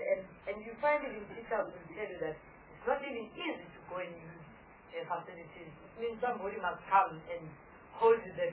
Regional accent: Gauteng, South Africa; I come from Gauteng

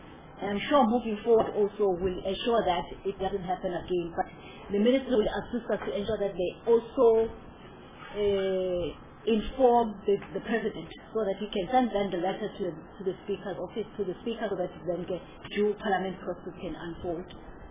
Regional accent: Eastern Cape, South Africa; because I'm from Eastern Cape

